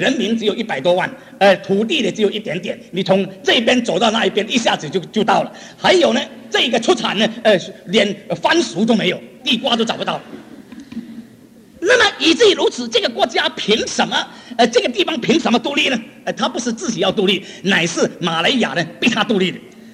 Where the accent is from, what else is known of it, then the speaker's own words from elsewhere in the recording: Singapore; 新加坡，我本身是新加坡人，所以我对新加坡很熟悉。